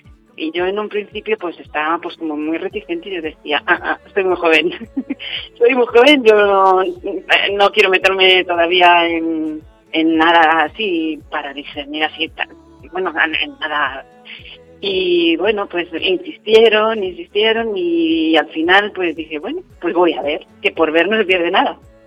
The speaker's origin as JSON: {"language": "Spanish", "town": "Valdepeñas", "region": "Castilla-La Mancha", "country": "Spain", "tie": "born or raised there", "also_born_or_lived": "Madrid", "lives_now": "Ciudad Real, Spain", "said": "soy de Valdepeñas, yo nací y me crié en Valdepeñas, aunque mis padres eran de Santa Cruz de Mudela. Llevo aquí en Ciudad Real ahora 8 años, casi toda el resto de mi vida pues lo he pasado en Madrid"}